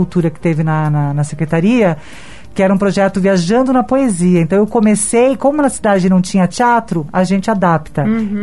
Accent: Balneário Camboriú, Santa Catarina, Brazil; Balneário Camboriú, que é a cidade que eu fui criada, lá em Santa Catarina.

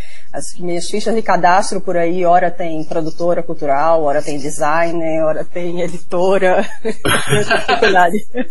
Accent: Pernambuco, Brazil; now in Curitiba, Brazil; Dizer que eu sou pernambucana, mas que estou em Curitiba há 16 anos, então faz parte dessas escolhas, assim, né? Então, por exemplo, nascer pernambucana não foi uma escolha minha, mas eu quis ser pernambucana, né? Eu adotei Pernambuco

